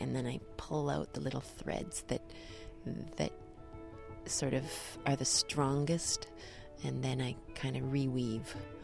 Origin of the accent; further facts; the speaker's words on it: Calgary, Alberta, Canada; born there; Yeah, I was born in Calgary, and I have lots of family, well, mostly on the east coast of Canada, actually. But yeah, I've been based in Edmonton. Sorry, you can edit that. I've been based in Europe for mostly, like, about 8 years, 9 years.